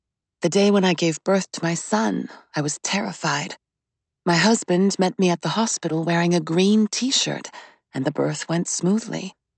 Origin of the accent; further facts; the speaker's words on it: Bourgogne-Franche-Comté, France; I grew up at number 52 on Rue Victor Bache, and I was born in Doubs, department 25.